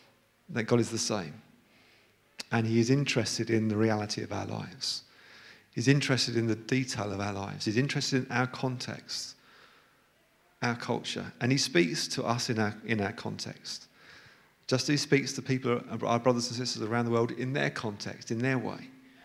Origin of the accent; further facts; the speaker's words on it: East of England, United Kingdom; accent: Suffolk; I don't have a particularly strong accent until I get back amongst people from Suffolk, where it tends to get quite Suffolk.